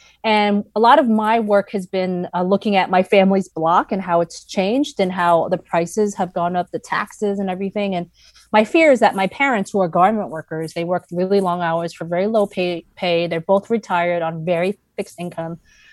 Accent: Brooklyn, New York, United States; So I grew up in Sunset Park, Brooklyn, was born and raised there.

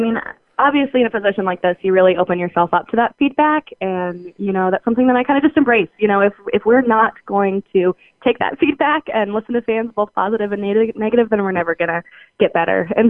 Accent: East Helena, Montana, United States; So yeah, I grew up in Montana. I actually went to school here at MSU.

